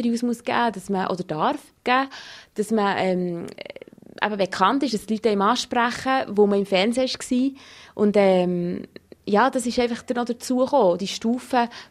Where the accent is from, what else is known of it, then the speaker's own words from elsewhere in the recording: Switzerland; Also als Schweizer vor allem, die denken immer an die chinesischen Artistinnen oder die Mongolinnen.